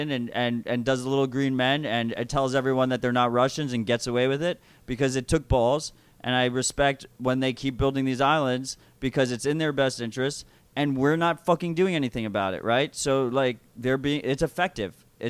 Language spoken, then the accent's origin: English; United States; No, but as an American, I don't want them to.